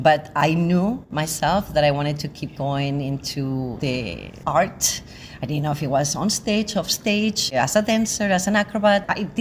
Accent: Spain; I'm lucky because I'm from Spain, so I speak Spanish too.

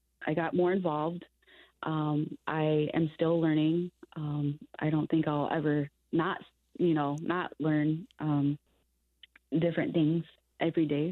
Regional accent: Waterloo, Iowa, United States; I grew up actually in Waterloo, Iowa. I was adopted by my auntie, and then she got divorced from her, from who she was married. So I ended up actually growing up with my father in Waterloo.

